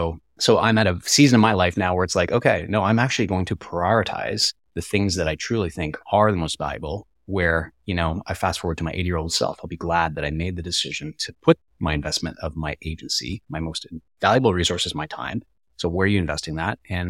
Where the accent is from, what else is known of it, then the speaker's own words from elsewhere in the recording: Canada; so I'm a Canadian, so I'm going to talk from a hockey perspective